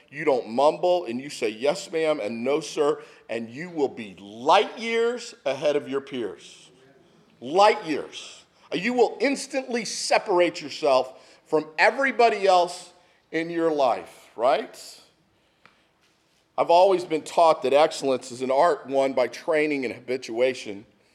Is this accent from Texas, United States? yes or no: yes; Texas, United States; It makes me homesick is what it does. Those are my people growing up in Texas.